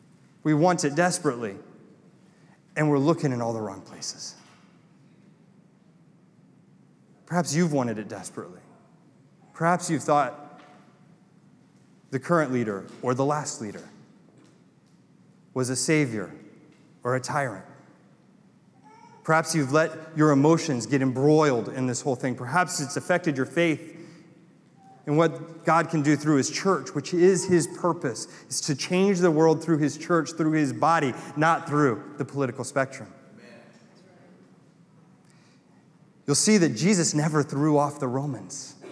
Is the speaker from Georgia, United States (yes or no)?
no; North Carolina, United States; Man, I got really Southern there, Pastor Shino. I'm a donkey. I'm also from North Carolina.